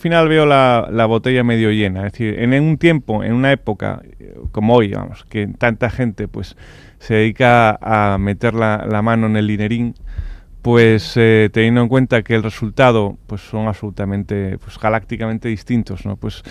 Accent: Asturias, Spain; now in Madrid, Spain; Yo soy asturiano y soy madrileño y además lo disfruto mucho, tener la doble nacionalidad.

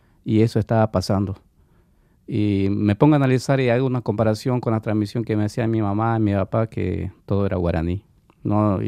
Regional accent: Bolivia; Bueno, como le decía, yo vengo de Bolivia.

